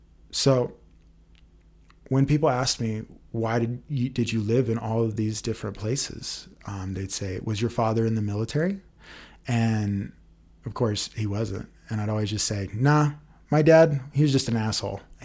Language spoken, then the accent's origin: English; Tennessee, United States; born there; also born or lived in Nashville / Colorado / Hawaii; I was born in Tennessee. I lived in Nashville, and then we moved from there to Colorado, and I moved. We lived in Fort Collins for a little bit